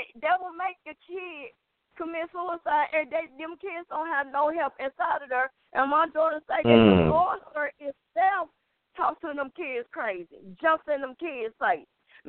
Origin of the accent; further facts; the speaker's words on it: Illinois, United States; now in Cleveland, United States; I came from Illinois down on by St. Louis, Missouri to Cleveland.